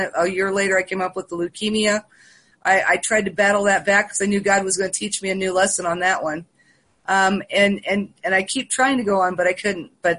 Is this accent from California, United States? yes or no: yes; Santa Barbara, California, United States; I was raised in Santa Barbara. I graduated from San Marcos High School in 1971.